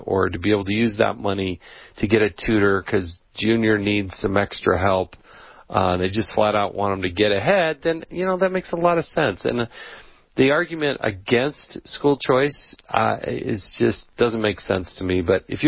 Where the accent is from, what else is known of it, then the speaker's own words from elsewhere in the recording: Utah, United States; Now, in my hometown of Utah, there was an audit of some of the school choice provisions